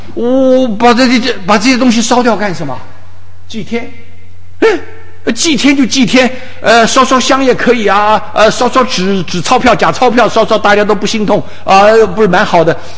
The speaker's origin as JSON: {"language": "Chinese", "country": "Taiwan", "tie": "born or raised there", "lives_now": "China", "said": "我生在台湾，长在台湾的"}